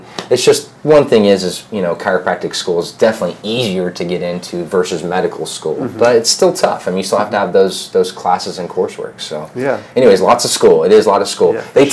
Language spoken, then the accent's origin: English; Tahlequah, Oklahoma, United States; Yeah, I grew up in Tahlequah, Oklahoma. Mm-hmm. Pretty much grew up there.